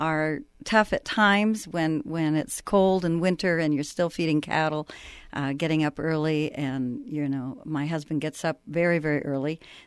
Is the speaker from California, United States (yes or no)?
yes; California, United States; I was raised in the Bay Area. Went to school in Chico, met my husband, and moved up to the ranch.